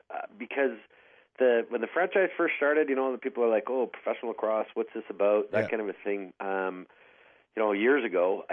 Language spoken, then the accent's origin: English; Peterborough, Ontario, Canada; born there; I was born in Peterborough